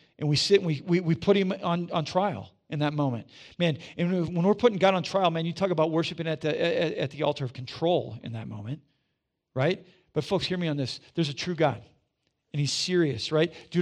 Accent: South Dakota, United States; I grew up in South Dakota, right?

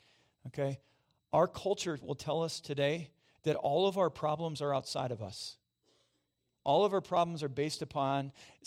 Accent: Midwest, United States; Growing up in the Midwest, there were moments in time where we experienced violent rushing wind.

